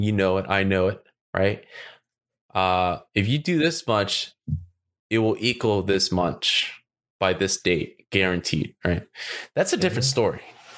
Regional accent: California, United States; I'm from California.

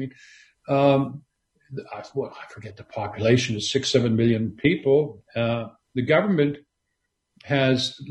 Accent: Canada; I grew up in Canada, as I say, which is a country which invented anti-Americanism, right?

